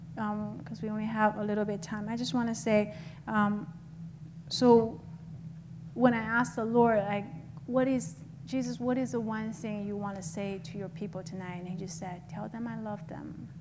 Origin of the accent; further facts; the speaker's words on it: China; because I grew up in China